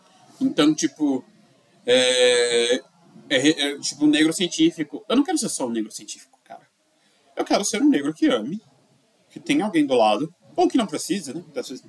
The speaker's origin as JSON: {"language": "Portuguese", "region": "São Paulo", "country": "Brazil", "tie": "born or raised there", "said": "nascido e criado em São Paulo, na zona sul de São Paulo, né, perto do Capão Redondo, Jardim Ângela, Vila Gilda, Horizonte Azul, Vila do Sol, Jacira, Capela."}